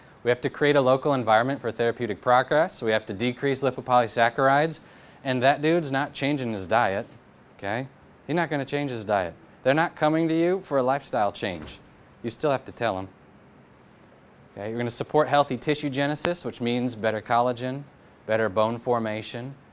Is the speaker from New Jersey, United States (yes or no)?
no; Minnesota, United States; So this is a guy, I'm from Minnesota, and you always got to pick on Wisconsin